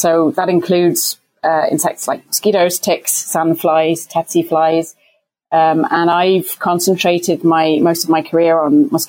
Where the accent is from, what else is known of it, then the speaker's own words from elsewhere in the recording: United Kingdom; now in Washington, United States; Well, I'm actually based in Washington, D.C., but I'm British, although I haven't lived in the U.K. for around 25 years now.